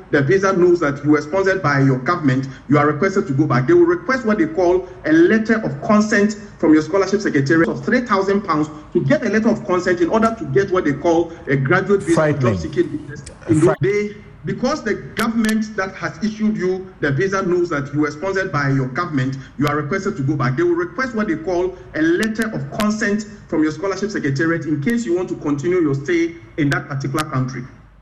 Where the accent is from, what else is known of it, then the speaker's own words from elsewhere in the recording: Ghana; English is a second language; I become very sad and very annoyed as a Ghanaian.